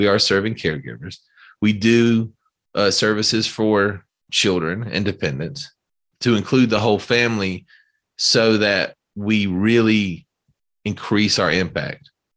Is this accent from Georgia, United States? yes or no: yes; Georgia, United States; I mentioned the Warrior Alliance in Atlanta because I'm from Georgia.